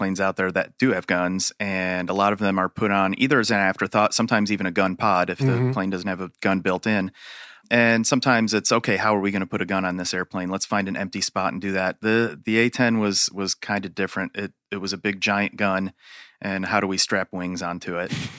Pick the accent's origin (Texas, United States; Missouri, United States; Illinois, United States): Illinois, United States; Chicago; also born or lived in Michigan; I was born in Chicago, raised there. And then I went to college in Michigan Tech, way up north.